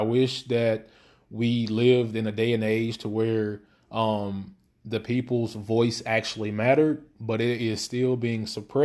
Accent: Alabama, United States; I'm Alabama native. I'm from Alabama. I stay in Alabama.

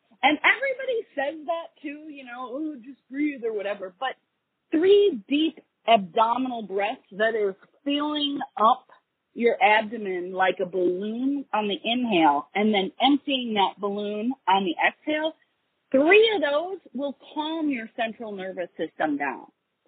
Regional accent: Wisconsin, United States; I went to University of Wisconsin. I was born and raised in Wisconsin.

